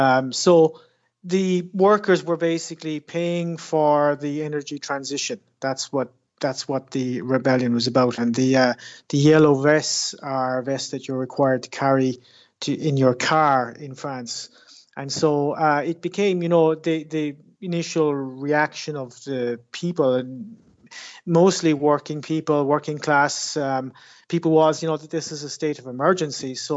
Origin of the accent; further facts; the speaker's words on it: Ireland; there are certain things still I just don't, you just don't get as an Irishman.